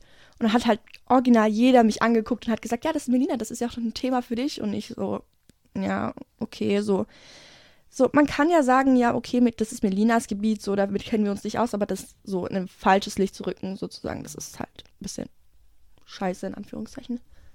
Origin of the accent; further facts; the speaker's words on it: Mössingen, Baden-Württemberg, Germany; Ich komme aus Mössingen ursprünglich